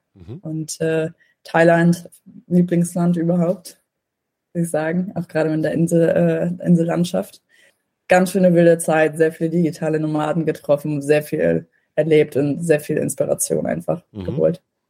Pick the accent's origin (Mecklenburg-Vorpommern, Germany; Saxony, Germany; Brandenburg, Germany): Mecklenburg-Vorpommern, Germany; ich bin auch schon oben, ich bin auch aus MV